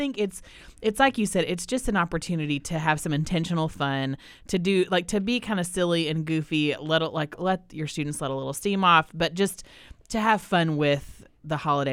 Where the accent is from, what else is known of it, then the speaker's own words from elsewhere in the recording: Orlando, Florida, United States; And I, growing up in Orlando, Florida, we would go Christmas caroling at Disney, like my choir would.